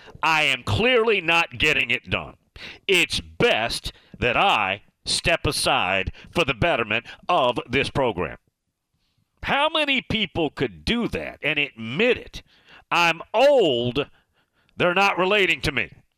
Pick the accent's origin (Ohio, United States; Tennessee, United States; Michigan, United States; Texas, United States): Tennessee, United States; Kingsport; I'm born and raised in Kingsport.